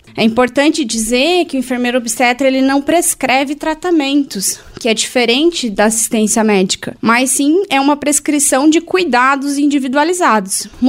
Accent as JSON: {"language": "Portuguese", "town": "Campos Novos", "region": "Santa Catarina", "country": "Brazil", "said": "Eu sou campanovense, nasci aqui em Campos Novos, passei alguns anos fora estudando e acabei retornando, constituí família aqui."}